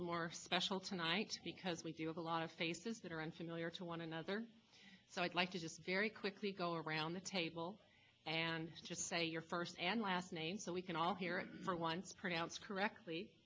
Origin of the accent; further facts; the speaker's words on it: Virginia, United States; And I'm from Virginia